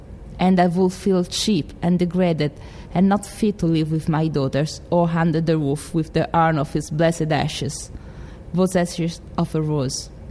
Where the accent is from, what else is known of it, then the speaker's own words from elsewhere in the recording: Rome, Lazio, Italy; English is a second language; moved away as an adult; also born or lived in London / Canada; now in United States; I'm from Rome in Italy. The region is Lazio, so it's the center of Italy. I learned my English in London, but after that I went to Canada and now I'm here in the US.